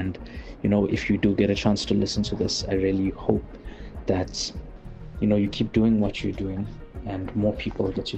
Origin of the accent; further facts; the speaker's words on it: Durban, KwaZulu-Natal, South Africa; I am from Durban in KwaZulu-Natal.